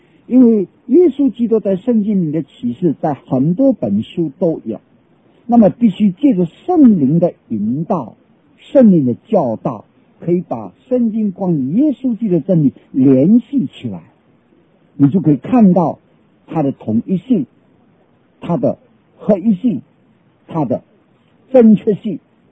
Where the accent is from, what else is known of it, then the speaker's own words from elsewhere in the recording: China; 或者我们中国人说心窍窍通